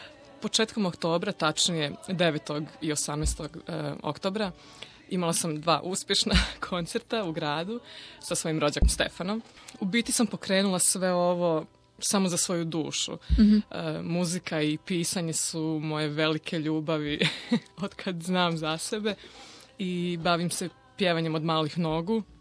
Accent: Croatia; ja sam lično to doživjela kao Srpkinja iz Hrvatske

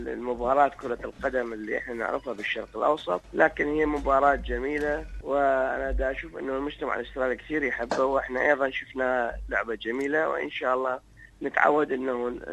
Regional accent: Iraq; also born or lived in Amman; now in Australia; حقيقة أنا طلعت من العراق 2014 مع بداية دخول داعش إلى العراق. وحسيت أنه أنا مستهدف أنا وعائلتي، وهاجرت أنا والعائلة إلى عمان، ومن ثم بقيت في عمان

